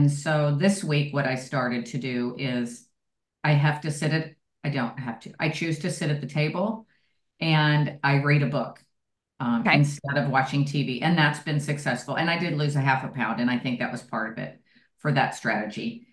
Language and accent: English; Texas, United States; now in Phoenix, United States; I live in Phoenix now, I'm from Texas